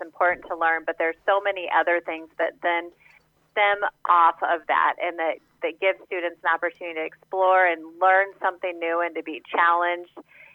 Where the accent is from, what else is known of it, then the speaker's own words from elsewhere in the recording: Washington, Iowa, United States; I had an agriculture background growing up, and I'm from Southeast Iowa in Washington.